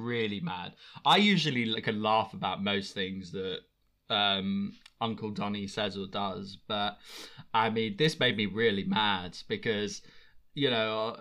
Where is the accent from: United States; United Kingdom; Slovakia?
United Kingdom; And I just felt like as a Brit